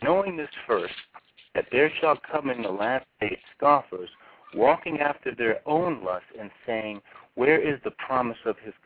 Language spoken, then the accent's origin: English; Washington, District of Columbia, United States; I'm from the D.C. area.